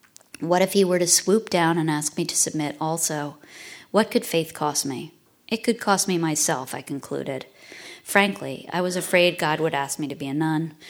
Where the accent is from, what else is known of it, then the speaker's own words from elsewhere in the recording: Philadelphia, Pennsylvania, United States; "Originally, I came from Philadelphia," I told him.